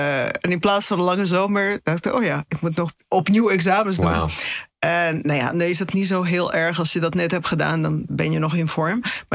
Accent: Belgium; moved away as an adult; now in Netherlands; ik kom uit België, dus ik ben geen vluchteling. Ik ben gewoon een student-migrant, zeg maar.

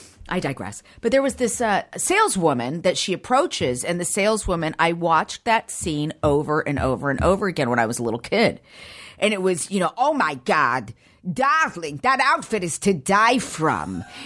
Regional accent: Downey, California, United States; I was born and raised in Downey, man.

